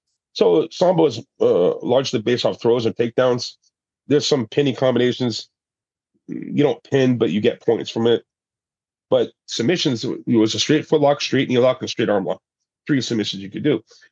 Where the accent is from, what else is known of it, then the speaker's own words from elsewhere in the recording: Venezuela; also born or lived in Panama; I grew up in Venezuela and Panama. My dad was a Marine. I got a lot of fights just because I looked different. I didn't speak Spanish at the time.